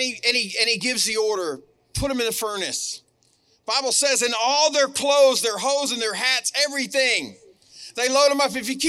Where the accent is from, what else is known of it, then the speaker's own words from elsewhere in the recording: Florida, United States; also born or lived in Selma; now in Alabama, United States; I was born here in Selma, Alabama. I was raised in Florida, live on the same dirt that I've lived on since I was 7 years old right now.